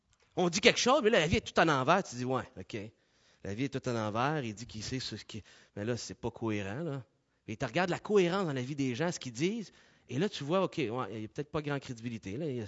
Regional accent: Quebec, Canada; vous savez, en tant que Québécois, face à notre culture.

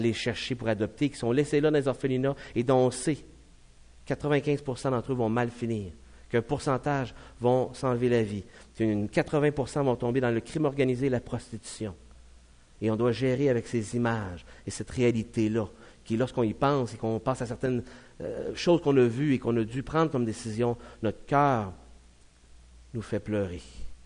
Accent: Chibougamau, Quebec, Canada; J'ai grandi à Chibougamau. Et à Chibougamau, j'allais à l'école. Et moi, j'étais minoritaire à l'école anglaise.

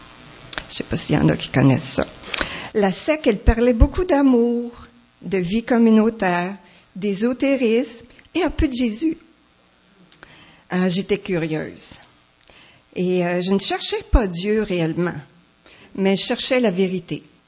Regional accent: Acton Vale, Quebec, Canada; now in Montreal, Canada; Je suis née à Actonville, dans les cantons de l'Est. Je suis la deuxième de 6 enfants. J'ai grandi dans un bon foyer et à 18 ans, je suis déménagée à Montréal.

